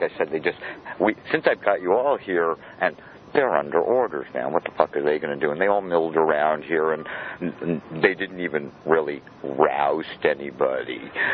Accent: Brooklyn, New York, United States; I mean, I'm from Brooklyn, and I've lived in other big cities.

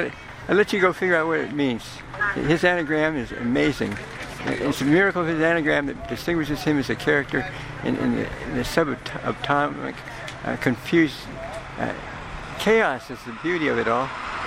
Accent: Watsonville, California, United States; No, I grew up in Watsonville.

